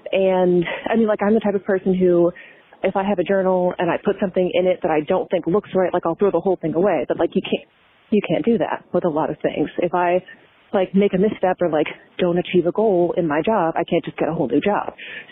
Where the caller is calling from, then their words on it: Maryland, United States; I'm calling from Maryland, and I am absolutely obsessed with your podcast.